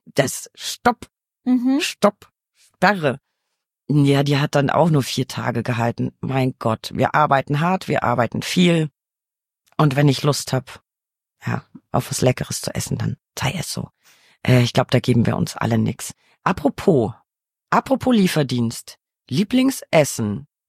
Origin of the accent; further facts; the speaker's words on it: Bavaria, Germany; Ich komme ja aus Franken, das heißt fränkische, richtig deftige Küche.